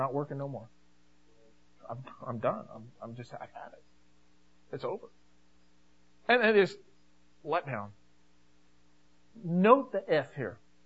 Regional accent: United States; Well, why don't they grow like that? I'm an American.

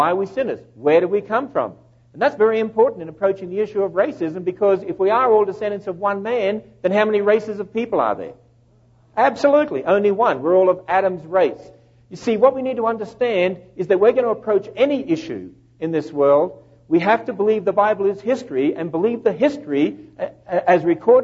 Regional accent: Australia; accent: Australian; it allows you to get used to my Australian accent

